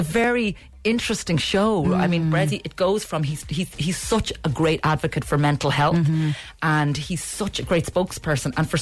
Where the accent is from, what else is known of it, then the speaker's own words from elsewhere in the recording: Carlow, Leinster, Ireland; I'm from Carlow, so it's great to kind of get back to my hometown and be there.